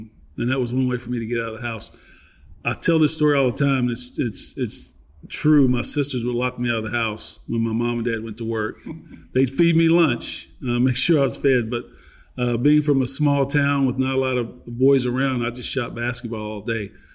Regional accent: Virginia, United States; Two loving parents. I was the youngest of five in a very small town.

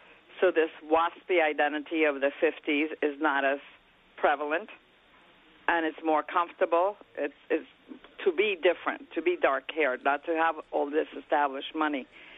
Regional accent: Colombia; now in River Vale, United States; I'm an immigrant from Columbia, South America, and I came in 1958.

